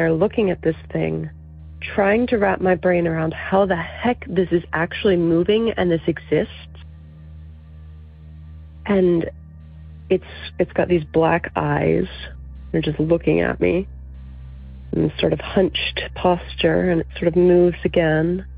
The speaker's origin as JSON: {"language": "English", "region": "Virginia", "country": "United States", "said": "I'm from Virginia."}